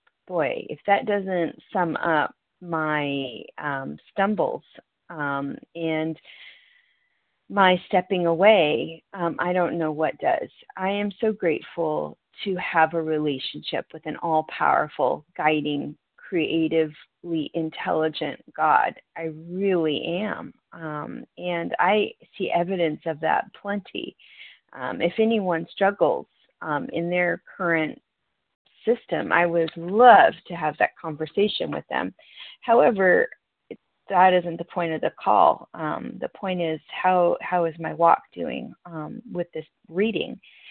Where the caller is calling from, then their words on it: North Carolina, United States; from Western North Carolina.